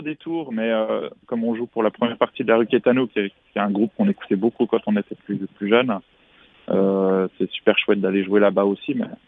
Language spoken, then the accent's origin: French; Switzerland; ça fait 11 ans qu'on s'est connus dans une école d'art chez nous en Suisse